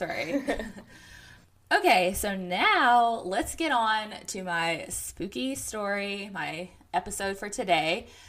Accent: the South, United States; accent: Southern; maybe it's my Southern accent.

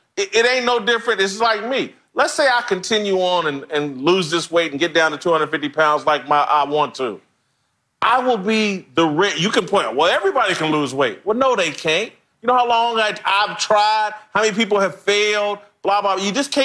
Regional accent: Missouri, United States; I'm from Missouri, from the show me state. You got to show me.

